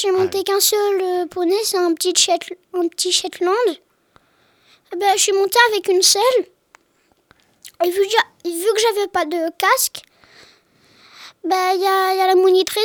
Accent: Saint-Sauveur, Provence-Alpes-Côte d'Azur, France; De Saint-Sauveur, dans les Hautes-Alpes.

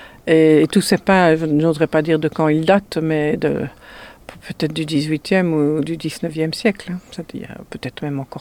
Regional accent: Belgium; now in France; Moi, je suis belge, hein, je ne suis pas d'ici, je suis ici depuis 25 ans environ

